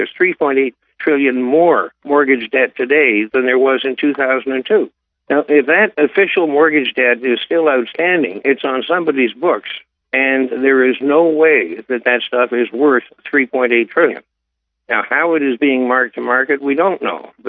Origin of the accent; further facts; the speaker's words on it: Canada; I'm a Canadian watching this absolutely aghast